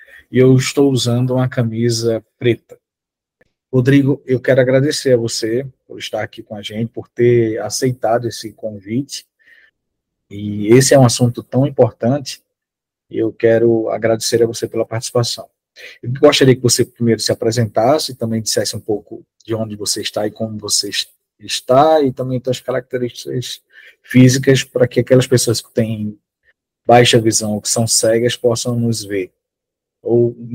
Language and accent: Portuguese; Pernambuco, Brazil; now in Goiás, Brazil; eu estou e exerço a função de pároco na paróquia anglicana São Felipe. Eu sou nordestino, pernambucano, me tornando goiano cada vez mais. Sou um homem de média estatura, com cabelo encaracolado. Sou negro indígena, de pele parda, de pele clara.